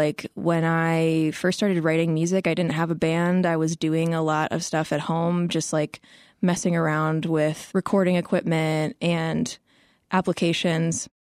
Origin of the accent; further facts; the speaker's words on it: Midwest, United States; I was raised biculturally, and even though I grew up in the Midwest, I spent a lot of my childhood going back and visiting